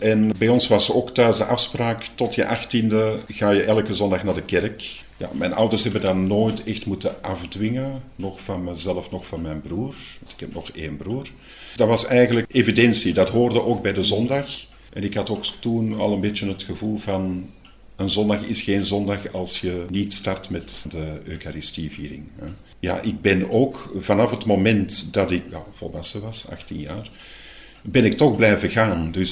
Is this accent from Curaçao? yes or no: no; Lint, Flanders, Belgium; Mijn moeder en mijn vader die deden dan ook onthaalwerking in Lint, waar ik ben opgegroeid.